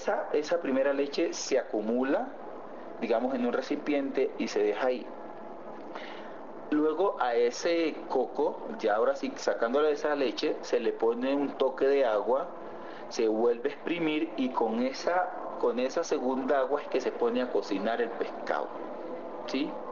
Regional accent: Pacific region, Colombia; Y como yo vengo del Pacífico Sur, digamos, uno pudiera decir un encocao de pescado, ¿sí?

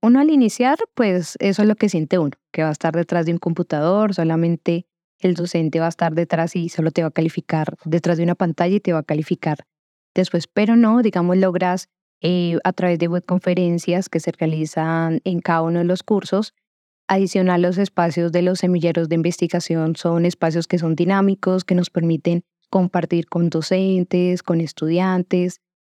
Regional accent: Pacho, Cundinamarca, Colombia; Ah, yo soy de Pacho, Cundinamarca. Nací.

